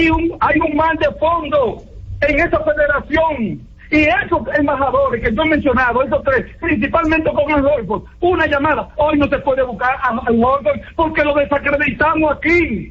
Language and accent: Spanish; Dominican Republic; estamos ahí diciendo al pie del cañón que somos dominicanos.